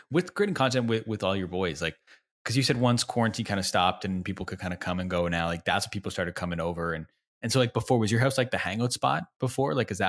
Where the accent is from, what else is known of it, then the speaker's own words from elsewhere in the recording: Canada; See, I've heard similar things where it's like, so I'm from Canada.